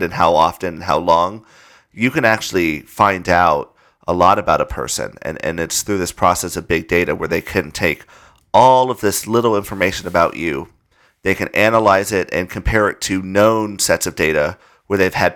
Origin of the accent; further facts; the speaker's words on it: Arizona, United States; Like, I remember growing up in Arizona, they built the University of Phoenix Stadium